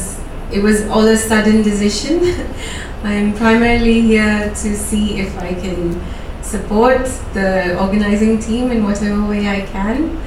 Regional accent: Dubai, United Arab Emirates; I am originally from South India, but born and brought up in Dubai.

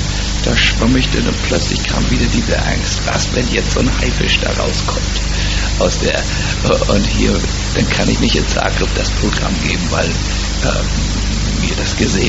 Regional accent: Fehmarn, Schleswig-Holstein, Germany; ich bin für 8 Jahre im Meer groß geworden, in der wunderschönen Ostsee, in Sylt-Fehmarn.

